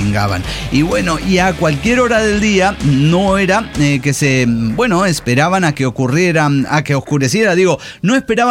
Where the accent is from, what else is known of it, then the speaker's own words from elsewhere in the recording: Mexico; hay una historia de unos borrachitos de mi pueblo donde cuentan que uno de ellos... Estamos en México, ¿no?